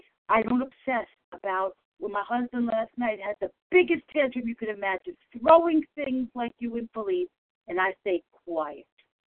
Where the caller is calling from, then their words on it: Bronx, New York, United States; from the Bronx.